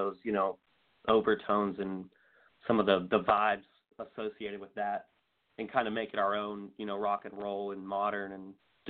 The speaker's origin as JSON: {"language": "English", "town": "Erie", "region": "Pennsylvania", "country": "United States", "lives_now": "Pittsburgh, United States", "said": "And then I graduated about a year and a half ago, and then I moved straight to Pittsburgh. I'm initially from Erie"}